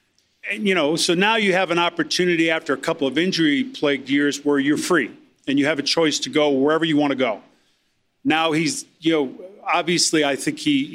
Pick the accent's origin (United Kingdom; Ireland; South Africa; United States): Ireland; I'm not someone who's genuinely optimistic. I'm Irish. So, I mean, we're a little bit of a hot mess.